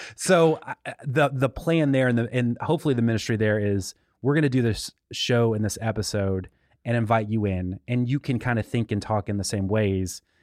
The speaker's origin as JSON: {"language": "English", "region": "the South", "country": "United States", "tie": "born or raised there", "said": "I think a rite of passage in growing up in the South, in the evangelical South, is should I become a youth minister if you're a guy?"}